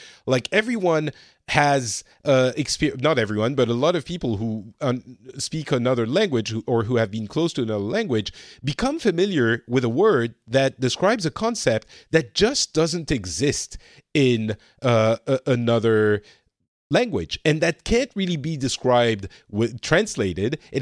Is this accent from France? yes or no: yes; France; English is a second language; also born or lived in Japan; now in Finland; after I spent some additional years in France, which is my what I consider to be my home country, I went to live in Japan for a few years, and then back to France, and now I've been in Finland for a while as well.